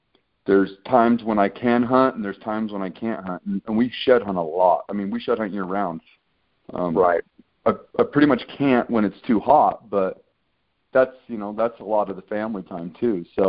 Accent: Idaho, United States; if I were to move back to my home state of Idaho, I would actually have more opportunity to continue to do what I'm doing.

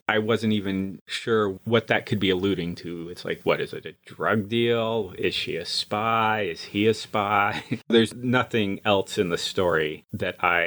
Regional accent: the West, United States; growing up in the West, and this may be different, like, back in the Midwest or back East, as we like.

